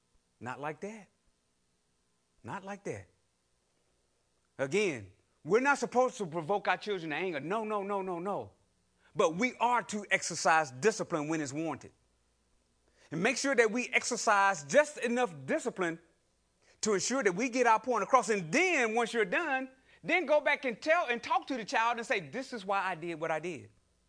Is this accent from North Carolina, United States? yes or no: yes; North Carolina, United States; Me and a friend of mine, years ago, growing up in North Carolina, back in the 70s, riding our bikes, coming from baseball practice.